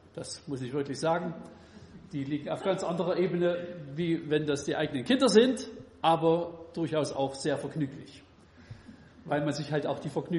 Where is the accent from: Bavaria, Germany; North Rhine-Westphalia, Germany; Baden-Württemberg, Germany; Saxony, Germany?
Saxony, Germany; Kirchberg; Und ich wohne ein bisschen südlich von Zwickau, also so ins Erzgebirge rein. Kirchberg ist meine Heimatgemeinde. Ich wohne nebenan auf dem Dorf. Hartmannsdorf, muss man nicht gewesen sein, aber kann man gut wohnen.